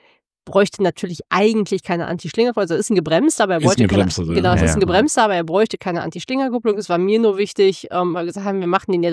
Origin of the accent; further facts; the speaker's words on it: North Rhine-Westphalia, Germany; Zum Glück, wir kommen aus der Mitte von NRW. Da ist viel Industriekultur.